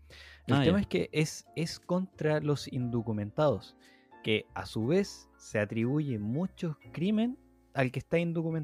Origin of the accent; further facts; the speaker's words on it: Estación Central, Santiago Metropolitan Region, Chile; Yo soy de Estación Central.